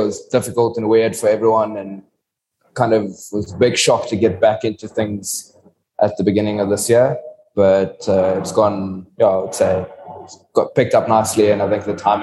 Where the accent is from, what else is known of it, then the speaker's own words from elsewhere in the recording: South Africa; from South Africa.